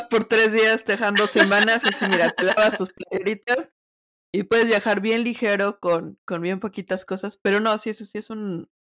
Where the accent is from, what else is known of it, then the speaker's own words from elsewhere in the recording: Mexico; una como mexicana y una como mujer